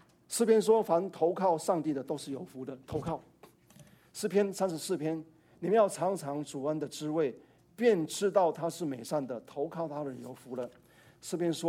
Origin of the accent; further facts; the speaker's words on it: Donggang, Pingtung County, Taiwan; 我小时候出生的时候，家乡遇到出生第八天啊，第五天，我们家乡那个堤网溃决了啊，我们在台湾南部乡下，叫东港西，溃决。